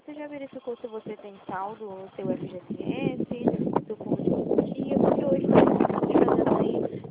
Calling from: Rio de Janeiro, Brazil; Eu falo do Rio de Janeiro.

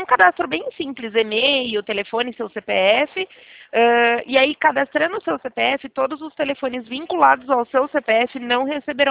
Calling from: Limeira, São Paulo, Brazil; eu estou na cidade de Limeira.

